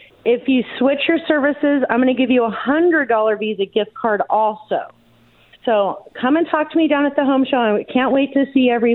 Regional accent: Myrtle Creek, Oregon, United States; I'm from Myrtle Creek. And I worked at the Beef and Brew in my 20s.

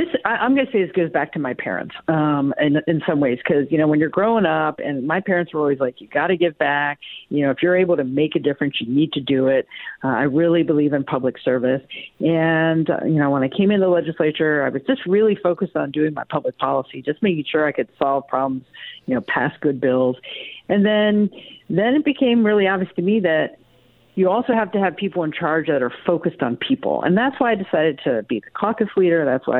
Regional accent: East Coast, United States; now in Eugene, United States; Well, I moved to Eugene in 1987. I grew up on the East Coast, and like a lot of folks, moved west to kind of, you know, start over

